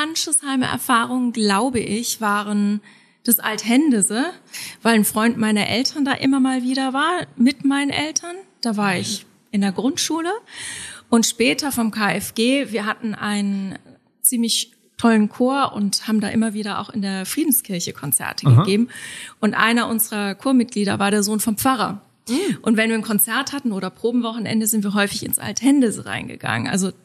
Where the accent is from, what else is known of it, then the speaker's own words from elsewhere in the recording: Neckarsteinach, Hesse, Germany; also born or lived in Heidelberg; Ich bin in Heidelberg geboren, in Neckarsteinach groß geworden, habe dann aber mein Gymnasium in Heidelberg am KfG verbracht, meine Zeit. Und während des Studiums habe ich auch die gesamte Zeit hier gelebt und bin dann zum Studienort immer gependelt. Also ja, ich bin Heidelbergerin.